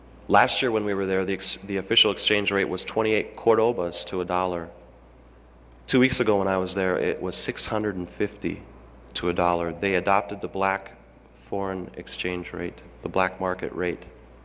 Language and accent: English; Oregon, United States; with a population of about my home state of Oregon, less than 3 million people.